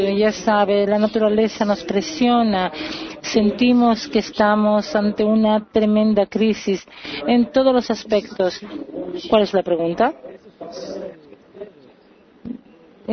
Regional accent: Brazil; de Brasil.

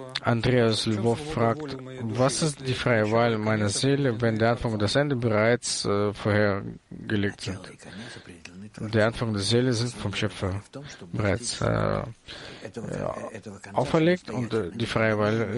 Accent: Belgrade, Serbia; born there; German is a second language; ich bin in Belgrad geboren worden, dort kann man eine Gruppe schaffen, ja?

